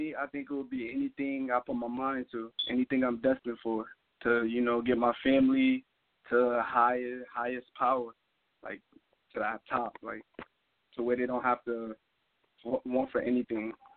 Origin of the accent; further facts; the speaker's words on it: Hartford, Connecticut, United States; Hartford, Connecticut.